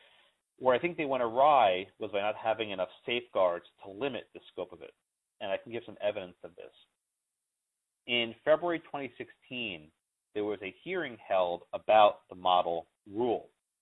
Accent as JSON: {"language": "English", "region": "Texas", "country": "United States", "tie": "born or raised there", "said": "The Texas Attorney General for my home state, Ken Paxton"}